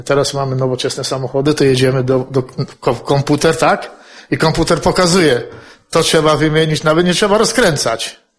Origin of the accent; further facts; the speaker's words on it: Lower Silesian Voivodeship, Poland; bo ja jestem z Dolnego Śląska